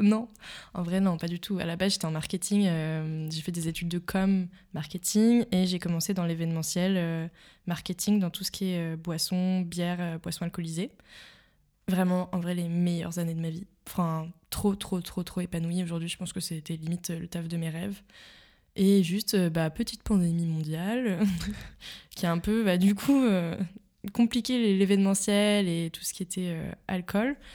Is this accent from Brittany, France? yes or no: no; Paris, Île-de-France, France; moved away as an adult; also born or lived in Bangkok; now in Berlin, Germany; française. Je viens de Paris, j'ai grandi et vécu quasiment toute ma vie là-bas. À part un petit passage à Bangkok pendant 6 mois et là depuis 3 ans à Berlin.